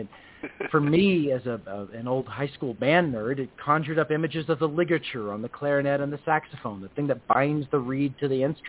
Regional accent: American South, United States; I grew up in the American South in the 1980s. There's a lot that goes along

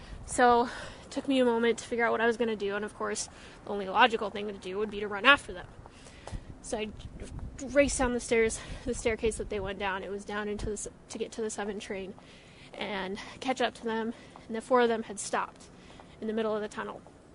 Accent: Colorado, United States; I'm a huge Rockies fan. I'm from Colorado. I live here now.

